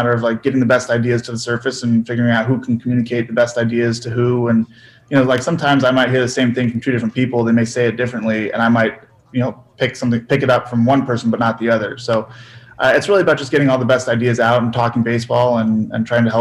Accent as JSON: {"language": "English", "town": "North Hollywood", "region": "California", "country": "United States", "tie": "born there", "said": "Well, technically, I'm from the Valley. I was born in North Hollywood, and I lived in San Fernando Valley for the first year and a half of my life."}